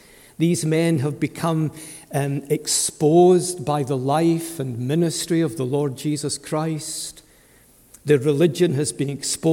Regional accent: Scotland, United Kingdom; it's not that we are Scottish and we don't do that.

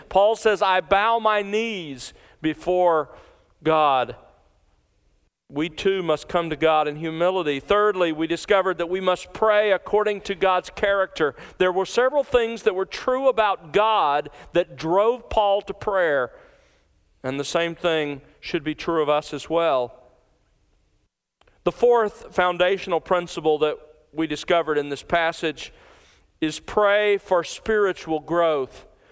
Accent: Mobile, Alabama, United States; I still remember, as growing up in Mobile, Alabama, I remember several occasions.

